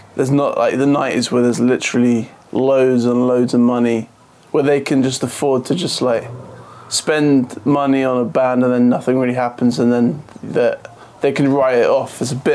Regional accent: Friern Barnet, London, United Kingdom; We both grew up in Free and Barnet and were brothers, so in the same house.

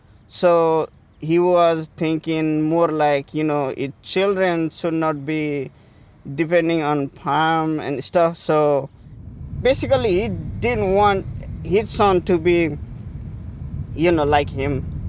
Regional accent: Nepal; Actually, I am from Nepal.

